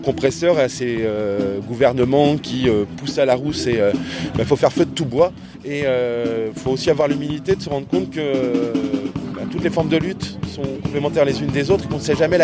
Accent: Méru, Hauts-de-France, France; j'ai grandi à Méru, donc Compiègne, Creil, tout ça.

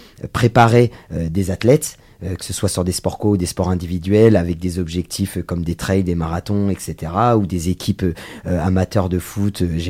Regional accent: Crépy, France; j'ai 38 ans, j'ai deux enfants, je suis originaire de Crépy depuis toujours.

